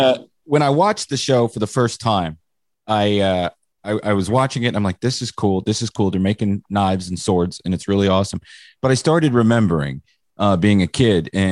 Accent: Mansfield, Pennsylvania, United States; moved away; But we're both from Mansfield, Pennsylvania. Grew up. I moved away in 1995, but have been down here for 25 years. But you know, I miss it up there.

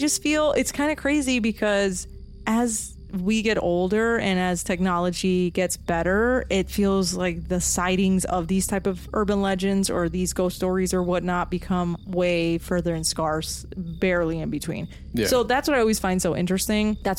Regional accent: New Jersey, United States; So to me, I grew up in Jersey. I've heard of the Jersey Devil

